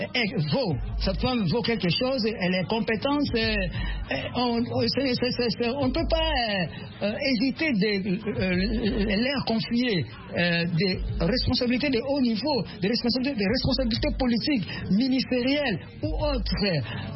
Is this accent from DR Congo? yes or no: yes; DR Congo; Ici, chez moi, en RD Congo